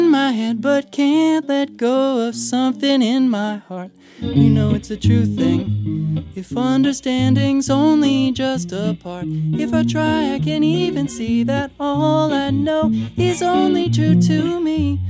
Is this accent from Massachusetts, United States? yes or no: yes; Dedham, Massachusetts, United States; also born or lived in Westwood; So, I grew up in the suburbs outside of Boston. I grew up in Dedham and Westwood.